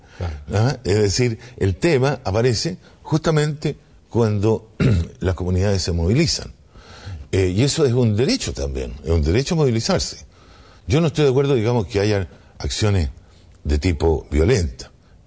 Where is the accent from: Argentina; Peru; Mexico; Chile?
Chile; tenemos derechos como ciudadanos chilenos, y tenemos derechos a la vez como pueblo indígena, como pueblo mapuche